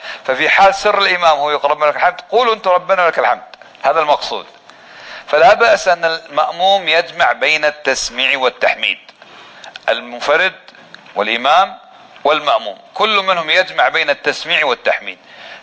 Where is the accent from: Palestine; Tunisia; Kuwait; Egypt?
Kuwait; يعني نحن من الكويت كم واحد، انا جاي اثنين ثلاثة